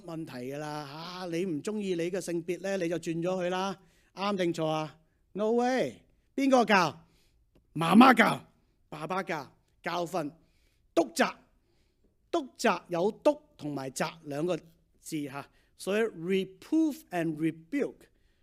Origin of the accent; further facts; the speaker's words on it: Beijing, China; born there; also born or lived in Hong Kong; 翻去祖國讀咗大學，所以我喺北京出世啦